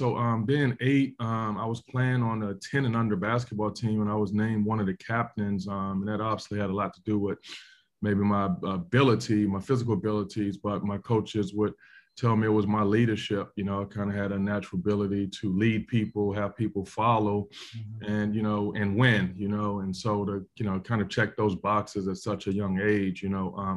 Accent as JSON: {"language": "English", "town": "Washington", "region": "District of Columbia", "country": "United States", "tie": "born or raised there", "said": "So I grew up in Washington, D.C. in the inner city, specifically the Clifton Terrace projects, really notorious for crime and drugs."}